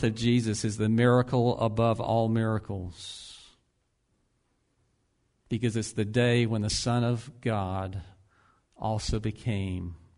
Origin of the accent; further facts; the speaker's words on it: Ocala, Florida, United States; When I was in high school, Lori and I grew up in Ocala.